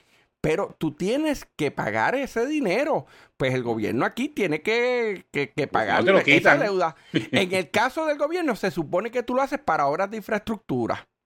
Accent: Puerto Rico; somos los puertorriqueños los que tenemos que pagar o enfrentarnos a las consecuencias

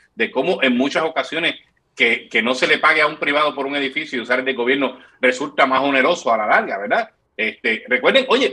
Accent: Corozal, Puerto Rico; Ahora mismo en Corozal, en mi pueblo, hay una situación

